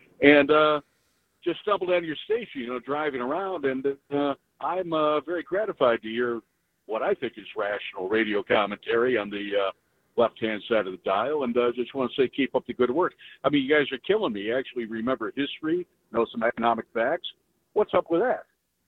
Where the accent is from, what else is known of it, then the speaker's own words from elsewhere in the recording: Illinois, United States; I'm a tourist. I'm from the People's Republic of Illinois